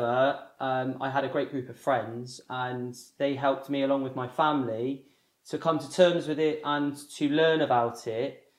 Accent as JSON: {"language": "English", "region": "South West England", "country": "United Kingdom", "tie": "born or raised there", "lives_now": "Bristol, United Kingdom", "said": "I live in Bristol and I grew up in Somerset."}